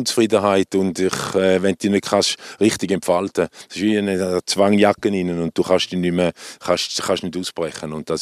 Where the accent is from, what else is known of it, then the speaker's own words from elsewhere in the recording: Switzerland; Jetzt bei uns in der Schweiz. Jan Sommer oder Gregor Kobel.